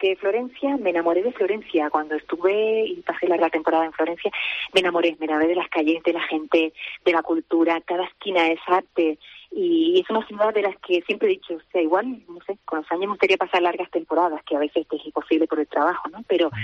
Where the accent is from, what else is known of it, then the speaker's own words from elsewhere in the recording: Canary Islands, Spain; now in Barcelona, Spain; Muy bien, un saludo a Canarias, mi tierra.